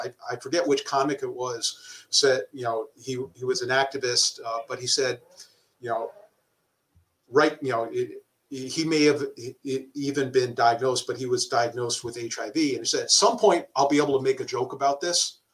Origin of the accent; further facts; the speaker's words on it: New York, United States; I remember my dad. I grew up in New York.